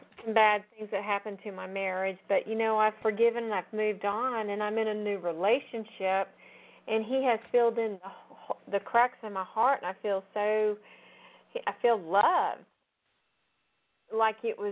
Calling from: Georgia, United States; I'm calling from Georgia.

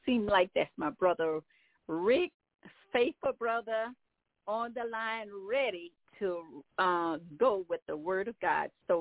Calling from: Baton Rouge, Louisiana, United States; I am calling from Baton Rouge, Louisiana.

